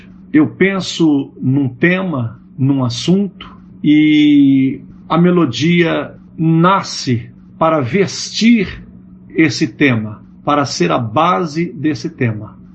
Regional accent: Coluna, Minas Gerais, Brazil; now in Belo Horizonte, Brazil; sou do interior do estado de Minas Gerais, cidade por nome Coluna. Vim para Belo Horizonte a fim de estudar, de trabalhar, e sempre me lembrando da infância e adolescência na fazenda.

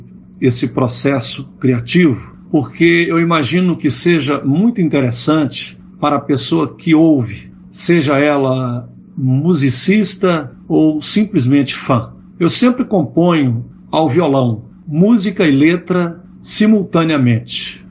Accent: Coluna, Minas Gerais, Brazil; now in Belo Horizonte, Brazil; sou do interior do estado de Minas Gerais, cidade por nome Coluna. Vim para Belo Horizonte a fim de estudar, de trabalhar, e sempre me lembrando da infância e adolescência na fazenda.

